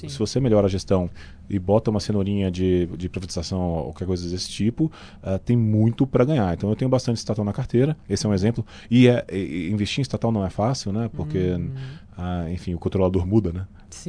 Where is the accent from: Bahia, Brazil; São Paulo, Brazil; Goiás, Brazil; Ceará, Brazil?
Goiás, Brazil; é em Anápolis, lá do lado de Goiânia, do lado da minha terra natal.